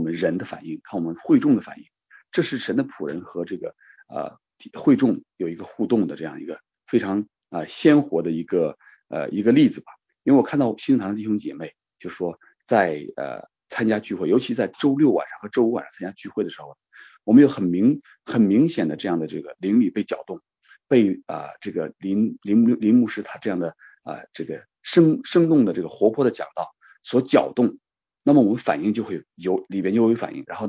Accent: Jiaozuo, Henan, China; 当时我是河南人，她是北京人，那么放假了就是放暑假，然后就个人回个人家，她回北京，我回焦作。当时我们是农村的，我是农村的

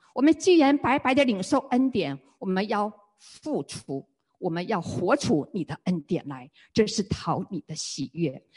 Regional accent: Shenyang, Liaoning, China; 我们在今年年初我们就结识了，我们都是沈阳人

